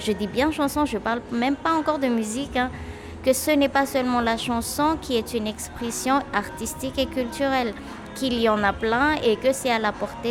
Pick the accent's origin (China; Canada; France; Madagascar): Madagascar; Antananarivo, Analamanga; Je suis originaire de Tana, donc à Tana, il y a plein de murs qui sont colorés.